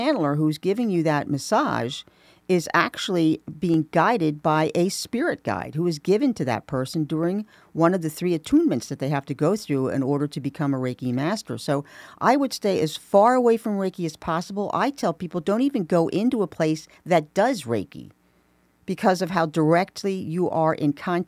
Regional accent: Philadelphia, Pennsylvania, United States; Yes, my hometown.

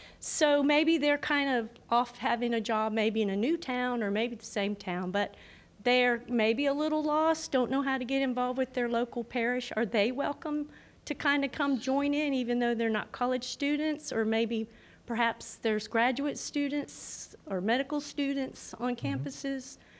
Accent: Mobile, Alabama, United States; now in Bay St. Louis, United States; Well, originally from Mobile, Alabama, but I currently live in Bay St. Louis, Mississippi.

